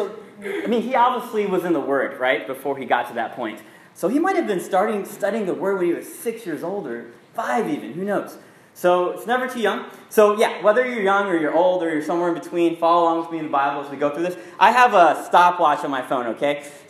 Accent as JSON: {"language": "English", "region": "Virginia", "country": "United States", "tie": "born or raised there", "said": "I grew up in Virginia for about 10 years."}